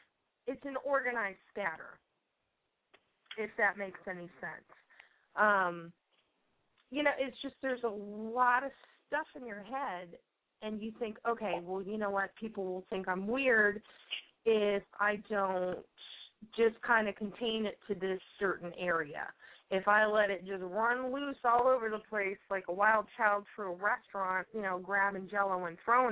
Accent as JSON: {"language": "English", "region": "the South", "country": "United States", "said": "Sorry, I'm from the South."}